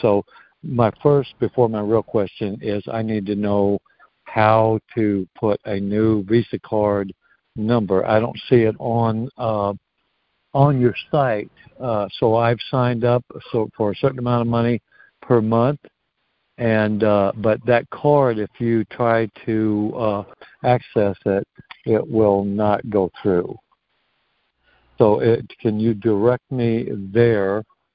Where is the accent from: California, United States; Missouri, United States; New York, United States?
Missouri, United States; I'm from Missouri.